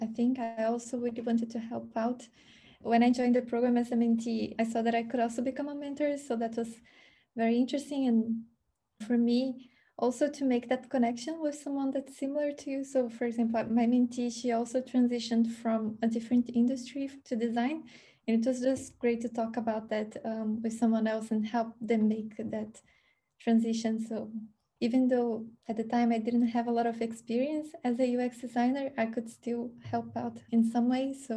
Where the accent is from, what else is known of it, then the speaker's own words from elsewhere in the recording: Brazil; now in The Hague, Netherlands; I'm a UX designer working at Kubloo. I am originally from Brazil, and I have been living here in the Netherlands, in The Hague, for 2 years now.